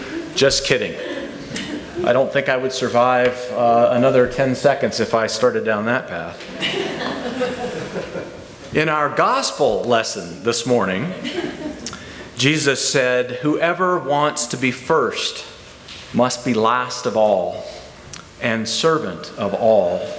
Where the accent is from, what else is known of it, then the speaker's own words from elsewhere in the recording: Tennessee, United States; also born or lived in Texas / California / New Mexico; although I was born in Texas, I was raised mostly in the mountains of southeast Tennessee and have ever since felt a kinship with mountains and high places and wilderness. I've spent most of my adult life in the West, in California and New Mexico